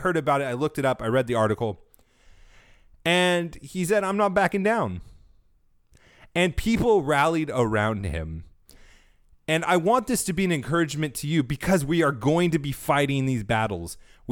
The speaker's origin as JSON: {"language": "English", "region": "California", "country": "United States", "said": "I come from California. That is against our cultural identity as Californians to ever taste MSG."}